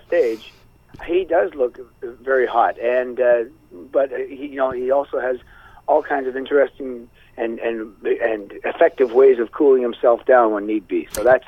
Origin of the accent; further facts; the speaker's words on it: Canada; also born or lived in Scotland; I was born in Scotland. I grew up in Canada. I still live there.